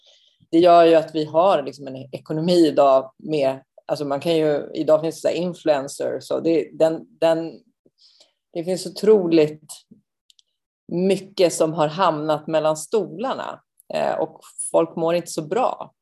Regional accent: Uppsala, Uppsala County, Sweden; jag är från Uppsala

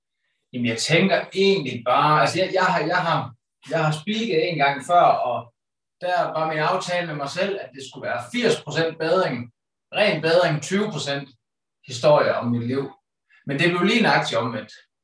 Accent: Holstebro, Central Denmark Region, Denmark; Jeg blev født i 87 på Holstebro Centrale Sygehus.

